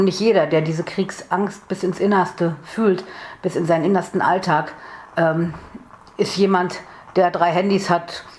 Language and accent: German; North Rhine-Westphalia, Germany; bei uns im Ruhrgebiet